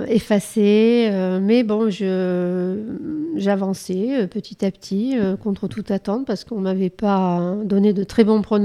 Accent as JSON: {"language": "French", "town": "Toulouse", "region": "Occitanie", "country": "France", "also_born_or_lived": "Paris", "said": "Nous sommes tous originaires de Toulouse."}